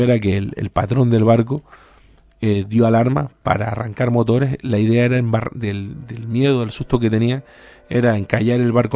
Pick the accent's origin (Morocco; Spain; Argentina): Spain; Alajeró, Canary Islands; el fenómeno en Alajero, muy cerca de donde yo vivo, mi pueblo, bueno, pues arriba en Alajero